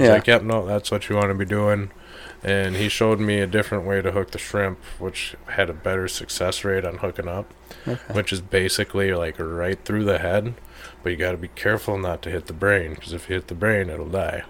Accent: Minnesota, United States; I'm from Minnesota, so I don't get to see this kind of stuff

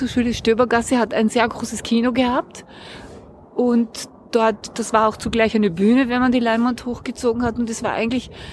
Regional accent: Vienna, Austria; also born or lived in United States; ich bin ein Kind der Stadt. Das war auch der Grund, warum ich jetzt wahrscheinlich auch hier bin. Wienerin seit 1943 und ich habe bis zum 21. Lebensjahr hier gewohnt mit einem Intervall von einem Jahr, wo ich ein Stipendium in Amerika hatte.

